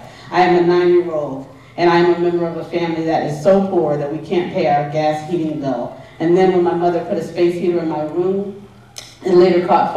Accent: Appalachia, United States; I am an Appalachian coal miner in a profession where 76,000 of my comrades have died of black lung disease since 1968.

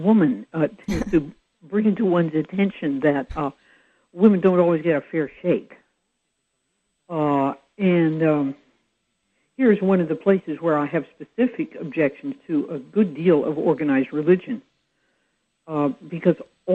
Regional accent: Berkeley, California, United States; In Berkeley, California. Home of irreligiosity.

